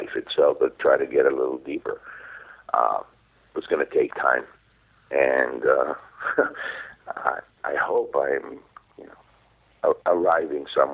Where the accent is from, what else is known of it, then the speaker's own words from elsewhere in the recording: Israel; first language Hebrew; English is a second language; Ever since I was a kid, I wrote in Hebrew. I wrote, that was my main language when mm-hmm. I growing up in Israel.